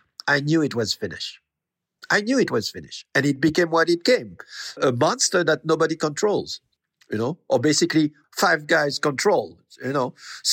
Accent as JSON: {"language": "English", "country": "Haiti", "said": "through the fact that I came from Haiti, a country which is very aware of its history, I knew to make the difference."}